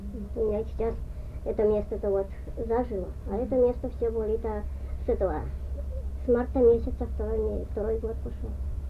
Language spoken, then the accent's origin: Russian; Yaroslavl Oblast, Russia; я вот уроженка-то из этой, из-за Углича. Угу. Егорьевского сельсовета.